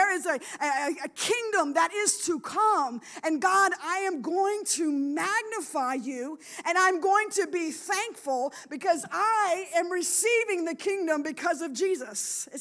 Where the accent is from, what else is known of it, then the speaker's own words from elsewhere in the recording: Louisiana, United States; Lord, but I am thankful that I am a Cajun.